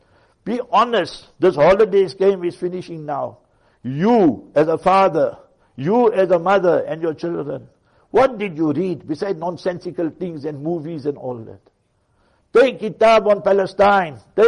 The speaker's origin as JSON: {"language": "English", "country": "South Africa", "said": "I'm a South African, my parents are here, everybody. Over 100 years we are in this country."}